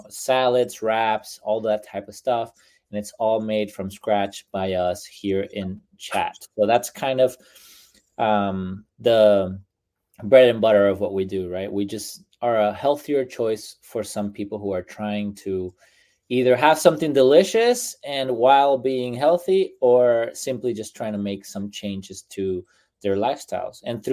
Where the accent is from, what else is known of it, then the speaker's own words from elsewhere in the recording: Venezuela; English is a second language; moved away as an adult; So I am a immigrant from Venezuela. I've been here half of my life, 20 years now.